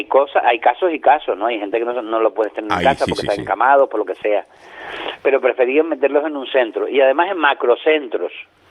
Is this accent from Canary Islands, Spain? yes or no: yes; Canary Islands, Spain; Siendo canario con más motivo